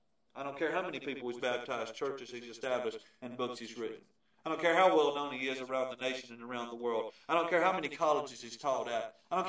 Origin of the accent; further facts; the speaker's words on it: Savannah, Georgia, United States; When I was growing up in Savannah, the house we lived on Poplar Street for many, many years